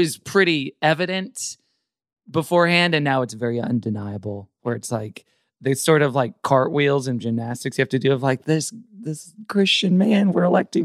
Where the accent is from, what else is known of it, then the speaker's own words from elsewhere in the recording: Houston, Texas, United States; Yeah, because I grew up in Houston.